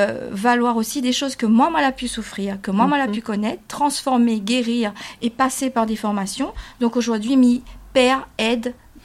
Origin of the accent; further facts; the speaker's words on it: Réunion, France; Mais il était important pour moi en tant que réunionnaise